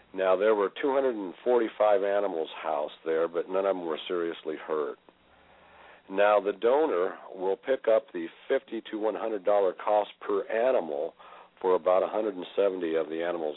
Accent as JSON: {"language": "English", "region": "Kansas", "country": "United States", "said": "Yeah, I'm from Kansas, as you know"}